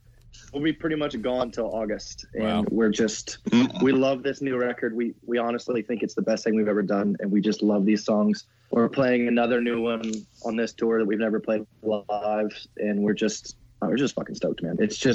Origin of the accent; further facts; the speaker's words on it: Alabama, United States; also born or lived in California; I was born and raised in Alabama.